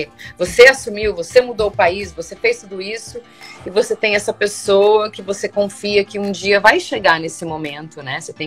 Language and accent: Portuguese; Brazil; now in United States; A gente quer estar aí, a gente está aqui. Eu não sou americana, eu sou brasileira.